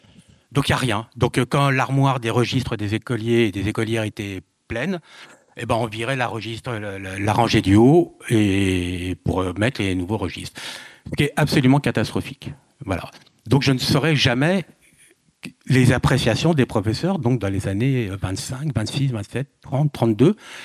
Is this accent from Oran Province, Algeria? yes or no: no; Tizi Ouzou, Tizi Ouzou Province, Algeria; born there; Je suis né en 1960 à Tizi Ouzou.